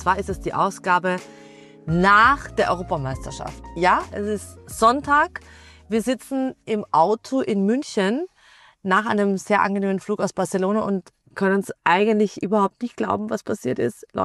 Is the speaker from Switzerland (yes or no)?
no; Austria; Wir als Österreicher waren zu viert